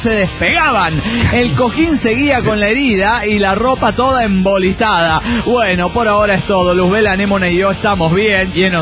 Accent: Santander, Cantabria, Spain; de Santander, España.

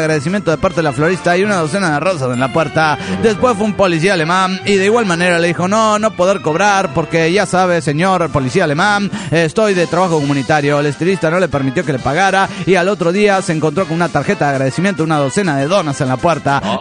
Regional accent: Guanajuato, Mexico; de Guanajuato.

